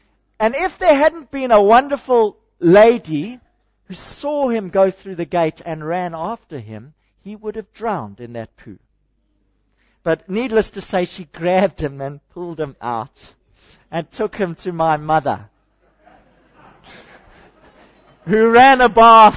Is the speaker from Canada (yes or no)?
no; South Africa; And as a South African, I sat there, I'm ashamed.